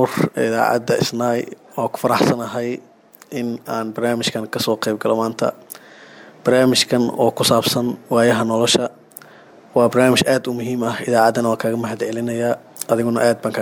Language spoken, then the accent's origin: Somali; Jowhar, Middle Shabelle, Somalia; waxaan joogay aan wax ku bartay isla magaaladii aan ku dhashay ee Jowhar.